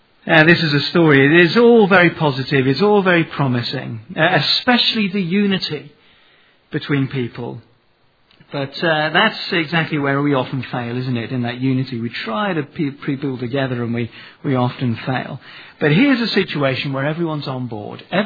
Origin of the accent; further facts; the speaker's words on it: Western, Kenya; also born or lived in Nairobi; I was born and brought up and lived in the sticks of Western Kenya. I hadn't really seen lights, you know.